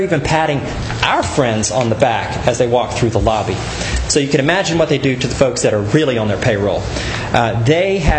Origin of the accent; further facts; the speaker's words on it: Charleston, South Carolina, United States; I'm 3 hours from home. I'm from Charleston.